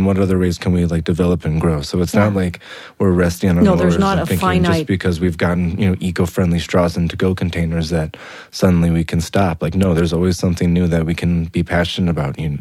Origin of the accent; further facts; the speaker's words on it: Wisconsin, United States; I mean, I think growing up in Wisconsin, the idea of going out into like the farmer's market to get like fresh produce and all that stuff was like, you know, very, you know, something that I feel like I took for granted.